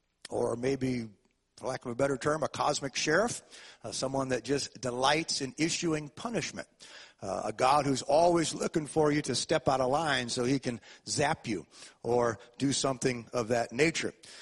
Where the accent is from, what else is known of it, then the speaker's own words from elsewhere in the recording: St. Louis, Missouri, United States; Growing up in South St. Louis on Humphrey Street, we had Mr. Schlottman that lived across the street from me.